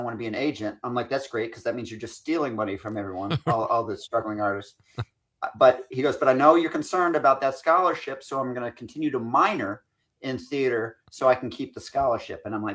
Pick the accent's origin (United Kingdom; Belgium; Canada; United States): United Kingdom; Scotland; I'm Scottish, so I even didn't give him any money